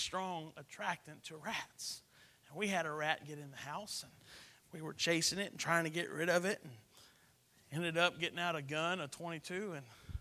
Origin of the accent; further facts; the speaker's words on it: Katy, Texas, United States; We had a house when I was growing up in Katy. I grew up in Katy. And this house and this whole subdivision had been built years ago. Katy was about 90% rice fields.